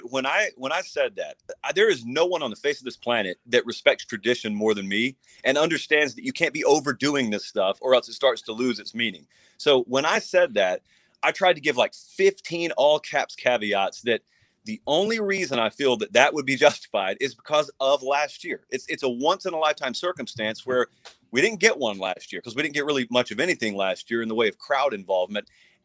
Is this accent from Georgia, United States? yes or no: yes; Columbus, Georgia, United States; I grew up in Columbus, Georgia. And so I grew up in a family that had some Georgia fans, some Bama fans